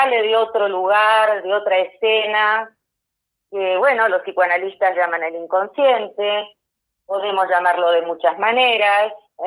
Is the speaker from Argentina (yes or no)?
yes; Argentina; moved away as an adult; now in Madrid, Spain; yo soy argentina, como tú dices, nací en la Argentina, pero hace más de 40 años que vivo aquí, fui exiliada, de la dictadura militar, así que llegué muy joven a España, a Madrid, siempre Madrid, desde los 24 años